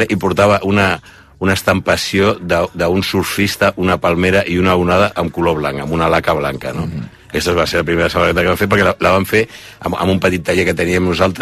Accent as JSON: {"language": "Catalan", "town": "Barcelona", "region": "Catalonia", "country": "Spain", "tie": "born or raised there", "said": "els meus pares es van traslladar quan tenia 5 anys jo a Barcelona, mm-hmm. i pràcticament he crescut a Barcelona."}